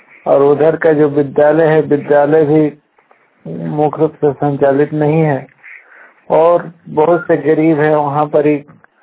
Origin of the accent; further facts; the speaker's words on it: Pratappur, Jharkhand, India; ग्राम लिप्ता post Pratappur जिला चित्रा झारखंड का निवासी हूँ।